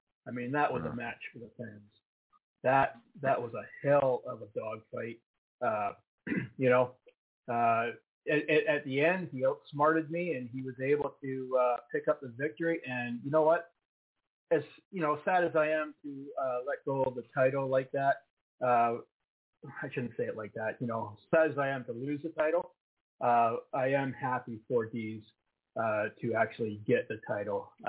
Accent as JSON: {"language": "English", "town": "Calgary", "region": "Alberta", "country": "Canada", "tie": "born or raised there", "lives_now": "Nanaimo, Canada", "said": "I grew up in Calgary. I spent a lot of my time in Calgary."}